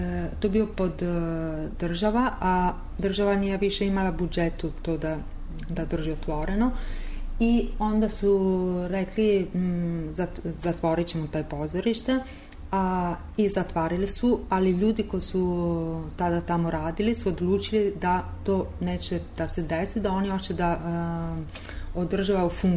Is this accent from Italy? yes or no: yes; Italy; Serbian is a second language; iz Italije sam i sam performing artist.